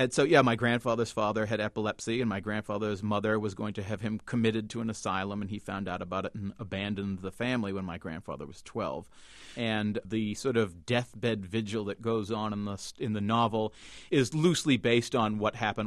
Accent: Wenham, Massachusetts, United States; Enon was, I should maybe say, was just the original name given to my hometown of Wenham in the first third or half of the 17th century.

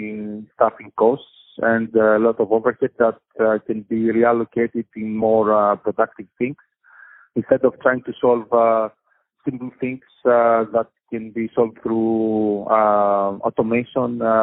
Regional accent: Greece; English is a second language; moved away as an adult; now in United States; So, I'm originally from Greece, as probably you can tell from a little bit of accent. So, I moved to the U.S. 10 years ago.

